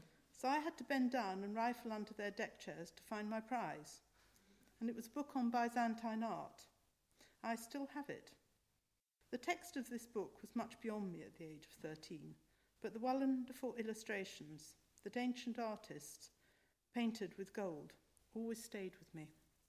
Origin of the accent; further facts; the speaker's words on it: Munster, Ireland; I was brought up in County Tipperary in Eire in the 50s. Where I went to a Catholic convent.